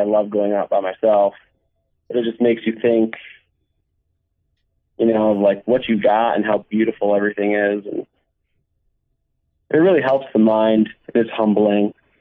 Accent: Adams, Massachusetts, United States; now in Vermont, United States; I'm originally from the Berkshires, which is in Massachusetts, small town named Adams. I just recently moved to southern Vermont

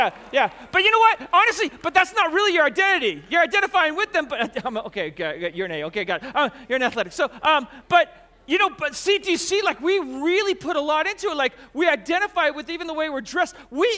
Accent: United States; I'm a pastor. I'm a husband. I'm an American.

